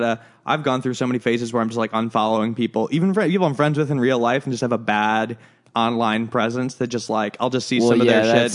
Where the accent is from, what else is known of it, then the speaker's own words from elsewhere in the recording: Chicago, Illinois, United States; Well, just because we're from Chicago and it's just like a different culture there.